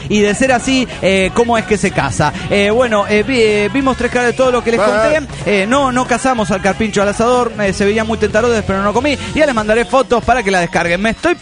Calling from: Monterrey, Nuevo León, Mexico; de Monterrey.

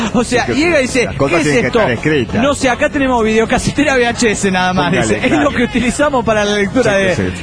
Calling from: New York, United States; de New York.

